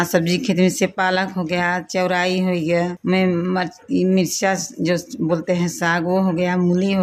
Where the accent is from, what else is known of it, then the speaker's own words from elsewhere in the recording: Bhatewara, Uttar Pradesh, India; 96 block जिला मिर्जापुर की रहने वाली हूँ, गांव भटेवरा।